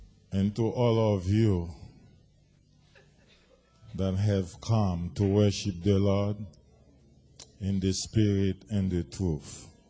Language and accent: English; Port-au-Prince, Ouest, Haiti; English is a second language; And you can tell I'm not from United States. I'm from Port-au-Prince, Haiti, where we speak Creole and French.